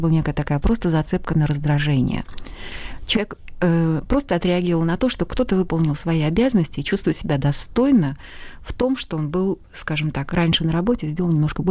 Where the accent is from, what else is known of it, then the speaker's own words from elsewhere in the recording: Kazakhstan; now in Russia; Хотя я родом из Востока, из Казахстана, но очень люблю Россию, и поэтому здесь работаю